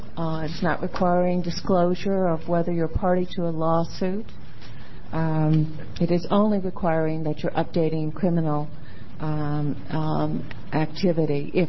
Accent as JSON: {"language": "English", "town": "Portland", "region": "Oregon", "country": "United States", "said": "from Portland, Oregon, elder law attorney"}